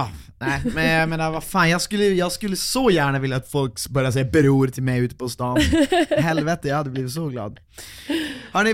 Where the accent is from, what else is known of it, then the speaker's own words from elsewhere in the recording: Vindeln, Västerbotten County, Sweden; Och de är från Vinden, från där jag är från. Och ni som vet, ja, Vinden ligger 5 mil utanför Umeå